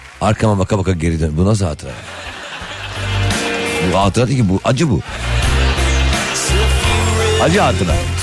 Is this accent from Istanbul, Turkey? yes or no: yes; Istanbul, Turkey; Biz çok küçükken İstanbul Bahçeşehir'de doğduk, büyüdük. Havaalanının nispeten yakın bir yerde.